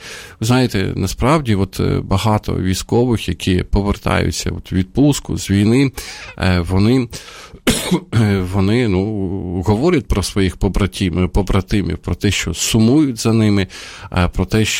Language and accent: Ukrainian; Sumy, Sumy Oblast, Ukraine; now in Kyiv, Ukraine; а Суми – це моє рідне місто